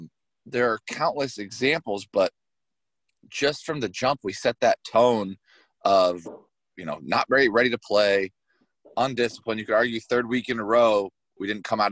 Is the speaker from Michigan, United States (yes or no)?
yes; Ann Arbor, Michigan, United States; So I grew up in Ann Arbor. I was a Michigan fan before I was a player